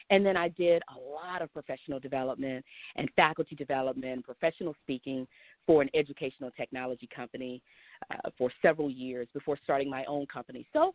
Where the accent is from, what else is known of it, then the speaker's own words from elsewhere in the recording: Texas, United States; now in Phoenix, United States; I am originally from Texas. I now live in Arizona. My husband and I have been out here since 2009. And we live in the Phoenix area with our toddler son.